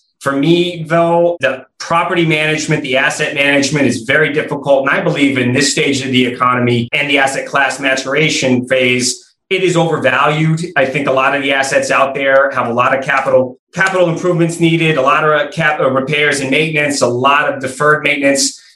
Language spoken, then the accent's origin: English; Las Vegas, Nevada, United States; So 20 years in the industry now, I'm 41. I quit college. I grew up here in Vegas.